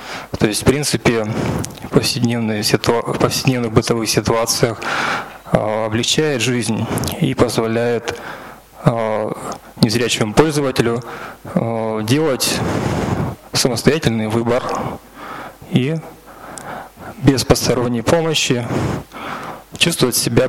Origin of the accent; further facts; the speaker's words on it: Yaroslavl, Yaroslavl Oblast, Russia; я из Ярославля.